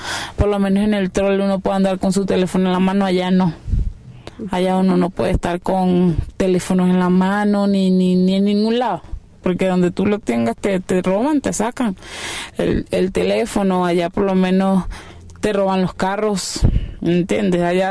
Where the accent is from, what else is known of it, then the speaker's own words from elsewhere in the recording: Valencia, Carabobo, Venezuela; now in Ecuador; Yo soy de Valencia. Valencia, vivo en Aguanagua.